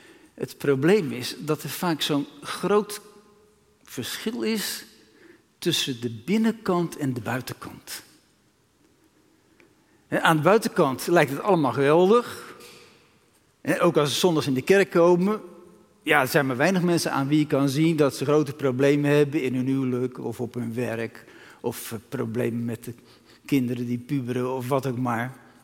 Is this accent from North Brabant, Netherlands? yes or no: no; Rotterdam, South Holland, Netherlands; Ik ben geboren in Rotterdam